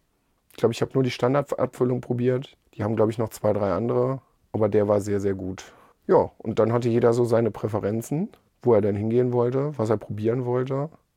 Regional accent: Pankow, Berlin, Germany; Ist ja ganz gut, ich komme aus Pankow.

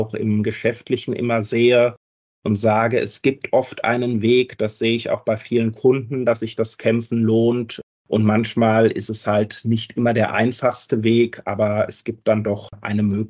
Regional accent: Mainz, Rhineland-Palatinate, Germany; Groß geworden bin ich im Ortsteil Marienborn. Das ist der zweitkleinste Ortsteil von Mainz und schön von Autobahnen umkesselt. Aber trotzdem haben wir hier eine schöne Natur, in der wir schön spazieren gehen können, noch ein bisschen das Landfeeling haben.

